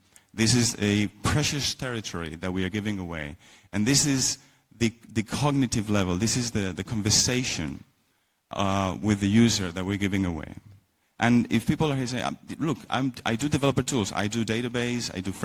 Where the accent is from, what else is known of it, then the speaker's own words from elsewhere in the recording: Spain; I'm from Spain.